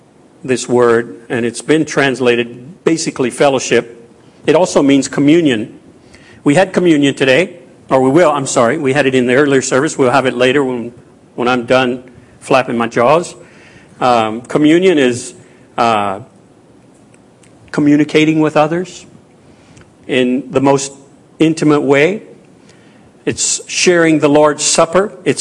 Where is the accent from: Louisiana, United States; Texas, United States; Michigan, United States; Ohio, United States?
Louisiana, United States; Of course, I'm Cajun, and I'm French, from Louisiana.